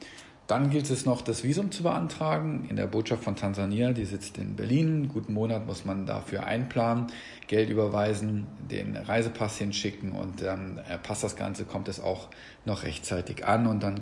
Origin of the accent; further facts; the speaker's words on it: Trentino-Alto Adige, Italy; Ich war sehr viel wandern gewesen, bei uns in Südtirol, in Österreich, aber natürlich auch in der Schweiz